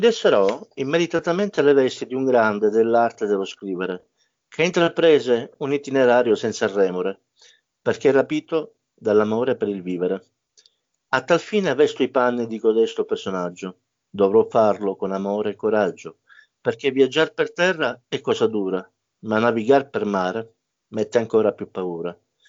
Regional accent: Sicily, Italy; now in Reggio Emilia, Italy; per me la Sicilia è tutto, ecco. Dopo la mia famiglia, insomma, viene la mia terra.

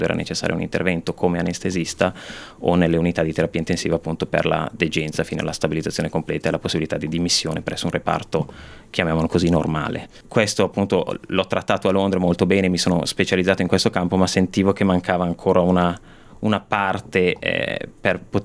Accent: Bergamo, Lombardy, Italy; now in Australia; ho 36 anni, sono originario di Bergamo, sono un medico, mi sono laureato all'Università degli Studi di Milano nel 2009

